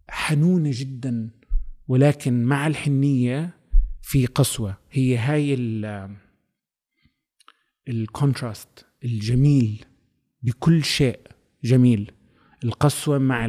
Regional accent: Australia; also born or lived in Kuwait; خلقت بالكويت بس عشت طول طفولتي باستراليا وكبرت باستراليا

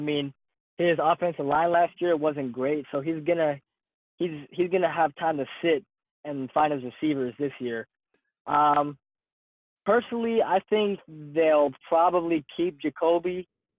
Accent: Erie, Pennsylvania, United States; I'm from Erie, Pennsylvania, and a lot of Colts fans remember the name Bob Sanders

